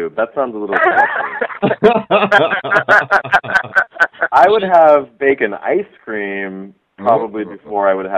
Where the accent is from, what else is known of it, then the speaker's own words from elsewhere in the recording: Golden, Colorado, United States; also born or lived in New York City; I am an American. I was born here in New York City, but I grew up in Colorado, in a little town outside of Denver called Golden.